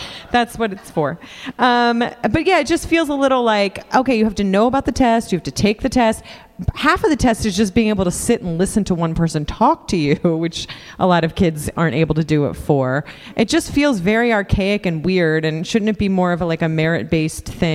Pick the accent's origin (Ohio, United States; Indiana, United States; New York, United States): Ohio, United States; we had gifted and talented in where I grew up in Ohio